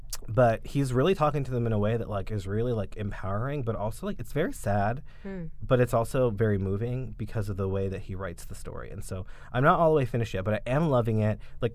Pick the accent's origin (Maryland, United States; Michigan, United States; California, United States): Maryland, United States; I'm from Maryland, and so I grew up in the suburbs